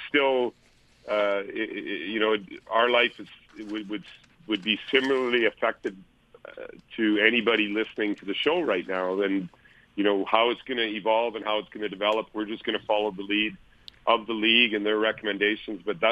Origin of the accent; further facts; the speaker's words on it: Switzerland; English is a second language; I experienced it through my home country, Switzerland